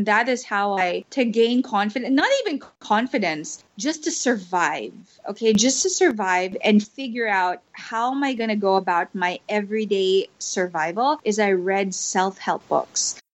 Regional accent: Philippines; I'm from the Philippines, and I'm a TV and event host or presenter.

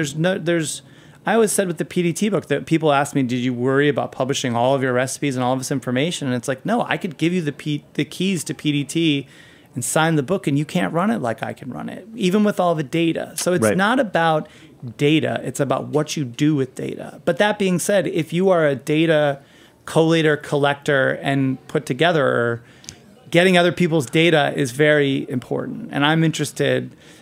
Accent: New York, United States; now in Portland, United States; Like, I'm not from New York anymore.

